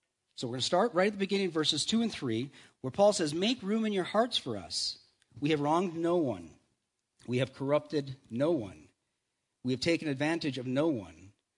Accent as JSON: {"language": "English", "country": "Canada", "said": "And of course, being Canadian, rather than addressing it, we'd rather just stay up all night contemplating what we might have said"}